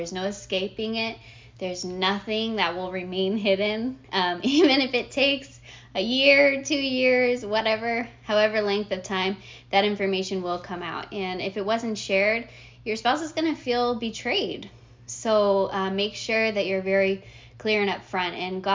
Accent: United States; So he's Nigerian, I'm American, and in as our American listeners know that women are like power women

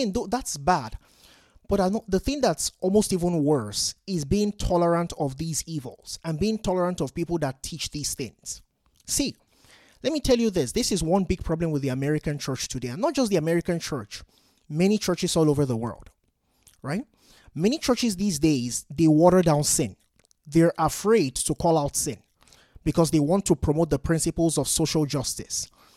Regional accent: Nigeria; Many of you know I'm a Nigerian.

